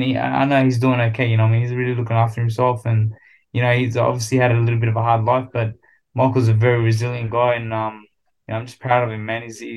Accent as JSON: {"language": "English", "town": "Sydney", "region": "New South Wales", "country": "Australia", "tie": "born or raised there", "said": "I grew up in Sydney, Australia."}